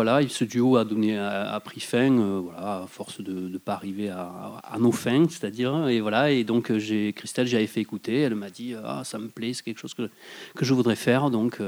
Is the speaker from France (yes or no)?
yes; Bédarieux, Occitanie, France; je suis donc des Hauts-Cantons, je suis du côté de Bédarieux.